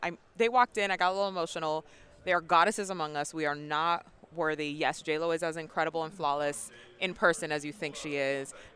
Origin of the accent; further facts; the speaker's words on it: Florida, United States; So I've been actually listening to … since I grew up in South Florida, since I was in high school